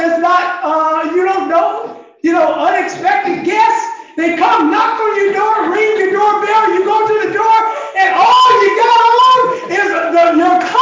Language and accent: English; United States; I don't want folks to say because I'm from the United States, they don't welcome me.